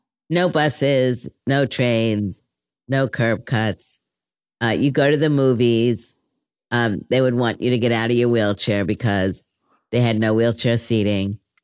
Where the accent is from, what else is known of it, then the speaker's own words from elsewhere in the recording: Brooklyn, New York, United States; So I moved from Brooklyn to Berkeley to get involved with the disability movement in the Bay Area.